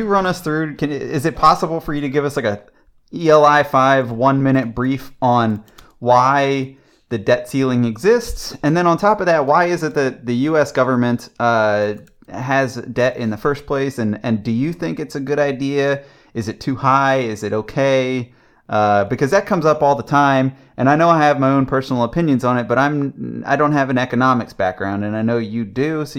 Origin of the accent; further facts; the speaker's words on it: Washington, D.C.–Baltimore area, United States; I know you and I grew up in the Washington, D.C., Baltimore area